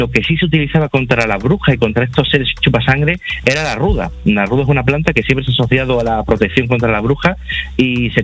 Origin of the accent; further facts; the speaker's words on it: Andalusia, Spain; El sur, yo precisamente también soy de Andalucía y tenemos una mitología súper, súper desconocida